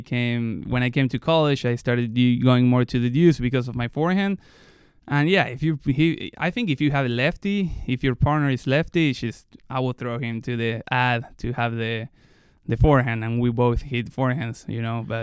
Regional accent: Argentina; English is a second language; I'm from Argentina with a lot of meat.

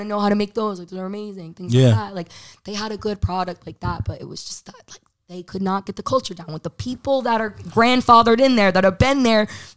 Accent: Coventry, Rhode Island, United States; I grew up in Coventry, West Warwick.

